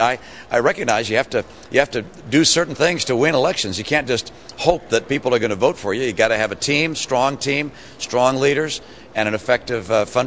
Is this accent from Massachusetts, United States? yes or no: yes; Massachusetts, United States; in my home state of Massachusetts, I had the privilege of vetoing line item after line item